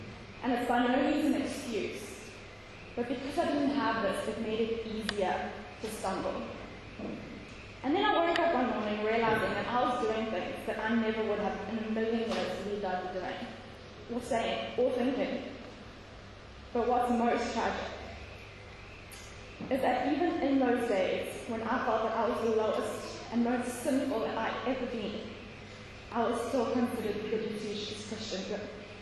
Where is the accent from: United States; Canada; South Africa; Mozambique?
Mozambique; I grew up in Mozambique with my parents and missionaries. I was homeschooled there, because there were no schools where we were living.